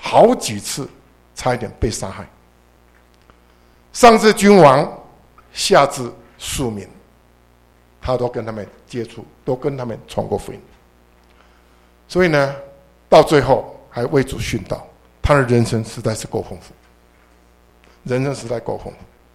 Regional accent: Taiwan; 过去啊，我是台湾来的。

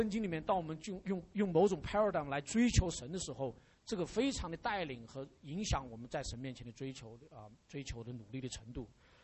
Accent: China; 神呼召我们作为中国人或者中国文化这个这样的认知的话呢

